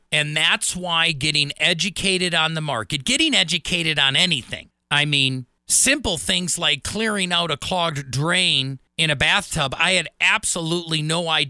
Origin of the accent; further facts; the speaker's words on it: Wisconsin, United States; We grew up in Wisconsin together